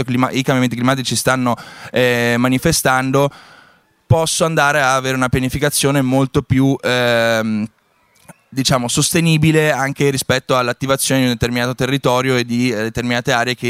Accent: Padua, Veneto, Italy; Io vengo da Padova

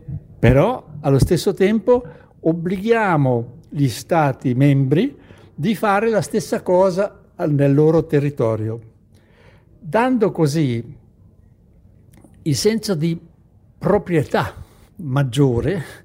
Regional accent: Switzerland; delle situazioni di xenofobia nel mio paese in Svizzera

